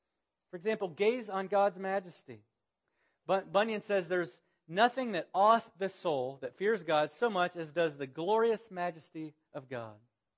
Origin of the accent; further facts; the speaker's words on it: Florida, United States; And I grew up in Florida where they have these huge thunderstorms in the afternoon.